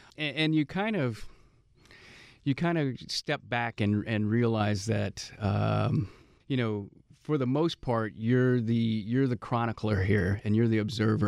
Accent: Louisiana, United States; I think that's back in my home state in Louisiana and probably other states.

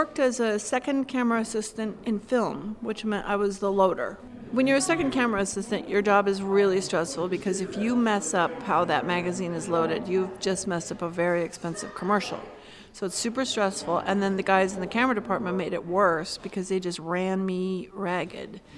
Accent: California, United States; Any discrimination that I experienced while I was working in the Midwest was because I was from California.

